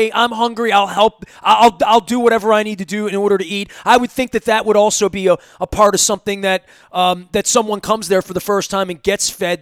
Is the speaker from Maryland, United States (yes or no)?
yes; Dundalk, Maryland, United States; I mean, I'm a 52-year-old guy. I grew up in Dundalk. My dad stood in soup lines and whatnot.